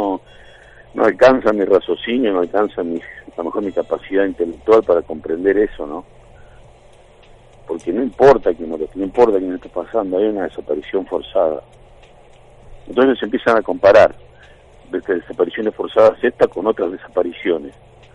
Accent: Argentina; nosotros estamos acá y los que estamos acá somos nosotros argentinos.

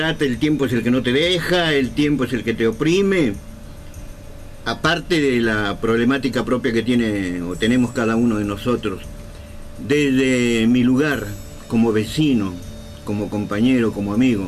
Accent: Peru; now in Córdoba, Argentina; Como peruano, mi saludo, mis mejores deseos para todo Alberdi, todo Córdoba

